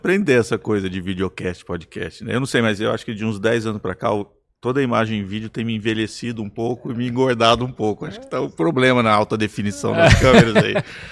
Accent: Campo Grande, Mato Grosso do Sul, Brazil; E aí eu mudei na adolescência para Campo Grande, que era a capital, e cresci em Campo Grande, que é uma cidade maior, hoje tem cerca de 800 mil, quase 900 mil habitantes. Na época era um pouco menor, mas assim, é uma cidade interiorana.

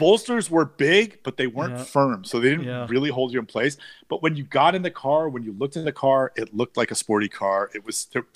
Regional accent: San Francisco, California, United States; Like I grew up in San Francisco. So if you're driving across the city, you're hills and stop signs and traffic all around you.

